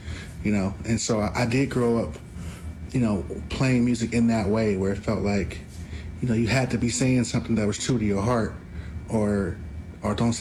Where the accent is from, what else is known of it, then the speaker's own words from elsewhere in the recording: Los Angeles, California, United States; growing up in Los Angeles and the time when I was a kid, that was kind of the culture.